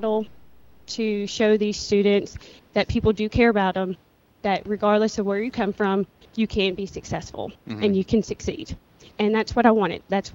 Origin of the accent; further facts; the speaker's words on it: Tennessee, United States; First off, I grew up in Rutherford County. I started off at David Urey, so I'm a Rutherford Countyan all the way. Graduated at Laverne High School in 2000